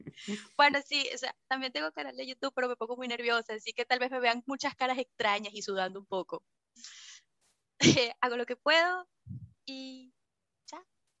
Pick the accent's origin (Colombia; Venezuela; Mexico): Venezuela; moved away as an adult; now in Argentina; sobre todo pensando de que venimos de Venezuela. Y, marico, yo emigré para Argentina y solo tenía $60 en mi bolsillo.